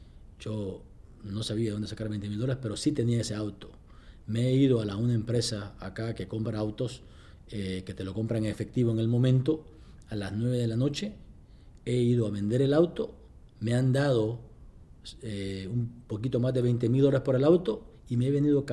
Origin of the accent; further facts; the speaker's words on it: El Salvador; Soy originario de El Salvador. En los años 80, como todo el mundo sabe, se inicia la guerra civil y el país entra en un caos de incertidumbre.